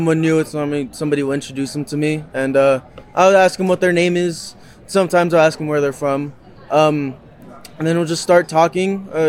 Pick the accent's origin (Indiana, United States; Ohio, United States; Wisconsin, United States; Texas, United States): Texas, United States; Robstown; I'm from Robstown, Texas.